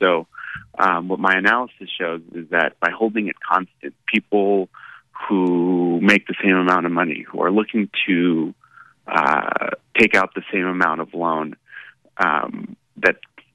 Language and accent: English; Fresno, California, United States; what I've seen in Philly and then in my hometown of Fresno